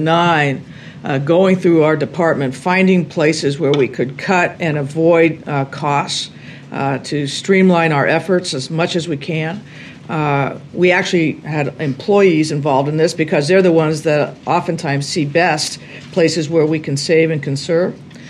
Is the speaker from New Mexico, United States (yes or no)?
yes; New Mexico, United States; I'm from New Mexico originally. I've lived the border and worked that border my whole life.